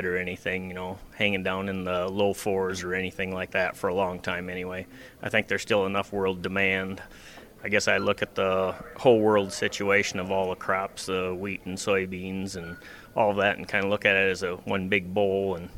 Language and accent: English; Salem, South Dakota, United States; from Salem, South Dakota. I'm on the South Dakota Corn Growers Board and kind of from in the southeast corner of South Dakota.